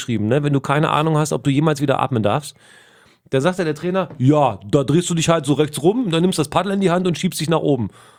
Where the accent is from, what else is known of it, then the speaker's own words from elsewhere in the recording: Hildesheim, Lower Saxony, Germany; In Hildesheim, in meiner Heimatstadt, gibt es da so einen innerstädtischen Parcours.